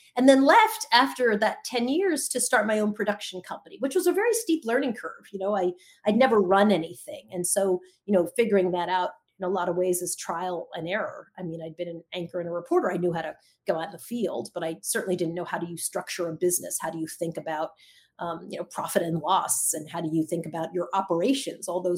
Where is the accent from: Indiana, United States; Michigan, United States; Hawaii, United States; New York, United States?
New York, United States; Long Island; I grew up in Long Island. My mom was a teacher. My dad was a professor in Long Island.